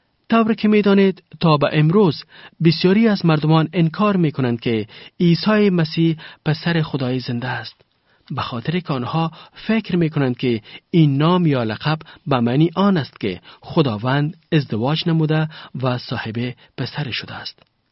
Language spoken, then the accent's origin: Persian; Kabul, Afghanistan; آنها به من پسر کابل یا بچه کابل خطاب می کنند چون می دانند که من باشنده کابل می باشم و از کابل آمدم